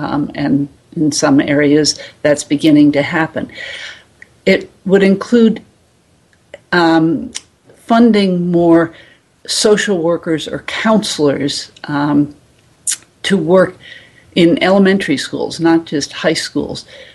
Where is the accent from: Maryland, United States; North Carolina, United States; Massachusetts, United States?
North Carolina, United States; Durham; I often also cite an example from my hometown of Durham, North Carolina.